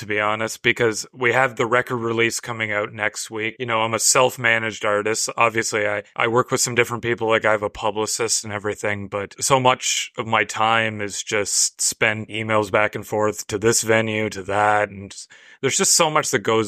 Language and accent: English; Miramichi, New Brunswick, Canada; Yep, spent most of my life here.